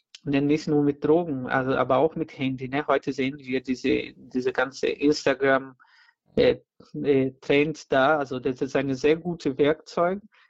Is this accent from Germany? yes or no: no; Brazil; German is a second language; Weil für mich als Brasilianer, das Wort Sucht hat viel zu tun mit der Sehnsucht.